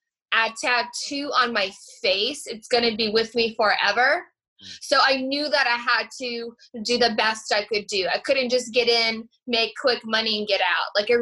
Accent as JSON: {"language": "English", "town": "Toronto", "region": "Ontario", "country": "Canada", "tie": "born or raised there", "also_born_or_lived": "Ukraine", "moved": "yes", "lives_now": "United States", "said": "So I'm Ukrainian born. A lot of people don't know that. They think I'm Ukrainian born, but I grew up in Toronto, Canada, 416. I'm Canadian by nationality, and then I was lucky enough to become American back in 2013."}